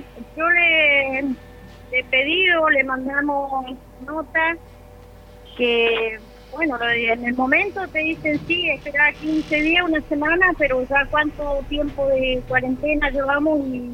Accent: Mallín Ahogado, Río Negro, Argentina; Nosotros somos del Manso Inferior.

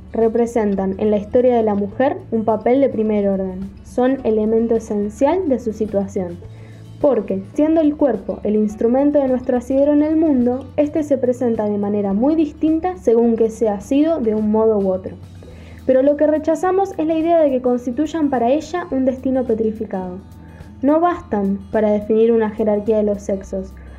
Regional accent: Rosario, Santa Fe, Argentina; soy de Rosario

